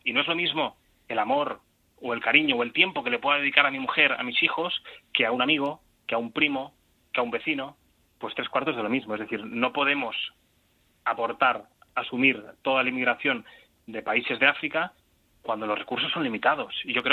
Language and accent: Spanish; Spain